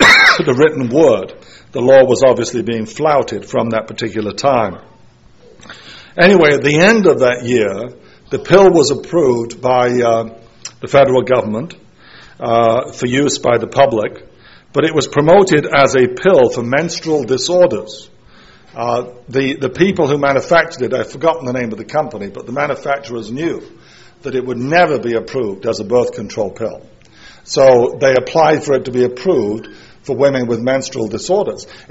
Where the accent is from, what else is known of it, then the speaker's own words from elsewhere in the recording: East Midlands, United Kingdom; D.H. Lawrence actually lived in my hometown area, just the next town, like 5 miles away, that's all.